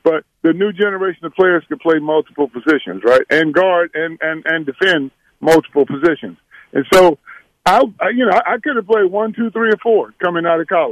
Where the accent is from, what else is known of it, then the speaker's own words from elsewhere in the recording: Houston, Texas, United States; I grew up in Houston rooting for the Rockets since they played in High Fines Pavilion, right?